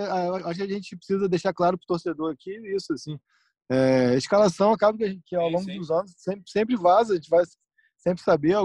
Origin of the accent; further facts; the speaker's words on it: Argentina; accent: Argentine; Portuguese is a second language; Sabe que eu sou argentino, eu tenho um assento argentino